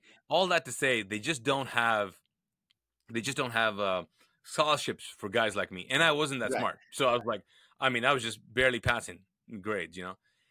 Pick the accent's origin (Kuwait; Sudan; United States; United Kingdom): Kuwait; first language Urdu; English is a second language; I was born, raised in Kuwait, lived there. So I speak Urdu. That's my first language, but grew up speaking Arabic as well.